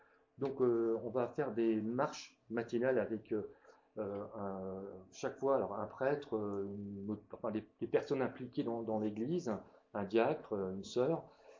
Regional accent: Grand Est, France; Dans un village chez moi en Moselle

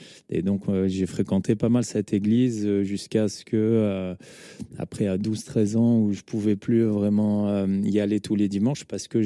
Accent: Champ-près-Froges, Auvergne-Rhône-Alpes, France; C'est la commune de Champré-Frauges. Champré, donc de Frauges.

